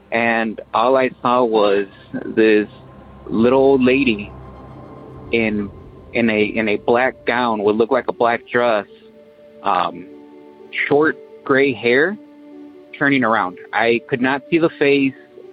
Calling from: Waukegan, Illinois, United States

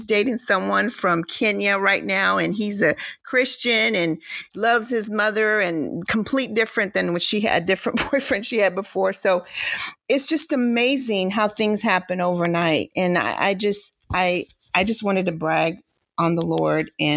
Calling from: Houston, Texas, United States; I'm tapping in from Houston

